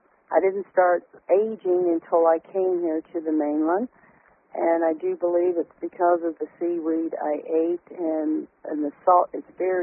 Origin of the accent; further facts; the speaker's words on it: Hawaii, United States; accent: southern drawl; I am very divinely proud of being Hawaiian and from the culture. I do speak with a southern drawl